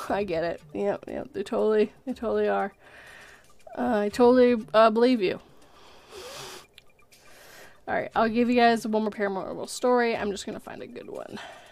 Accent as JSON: {"language": "English", "region": "Montana", "country": "United States", "tie": "born or raised there", "said": "I grew up in Montana. The one I said first. Middle of nowhere between Paulson and Ronan."}